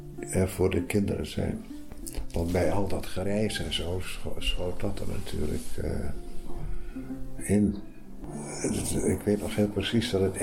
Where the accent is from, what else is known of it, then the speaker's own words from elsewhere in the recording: Groningen, Netherlands; now in Amsterdam, Netherlands; Ik kom heel reusachtig uit Groningen. Ja, ik had nooit gedacht dat ik daar weg zou gaan.